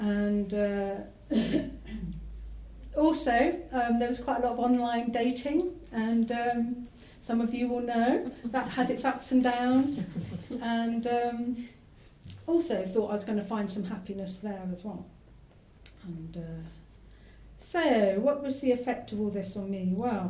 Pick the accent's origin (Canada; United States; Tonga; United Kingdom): United Kingdom; London; moved away as an adult; now in Bristol, United Kingdom; about 12 years ago I moved from London to Bristol, and I'd always lived in the London area